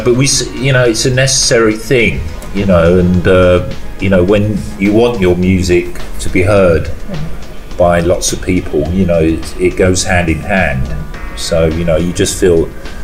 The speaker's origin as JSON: {"language": "English", "country": "Ireland", "lives_now": "London, United Kingdom", "said": "I married a girl from my hometown, an Irish girl. So that's why I stayed at home."}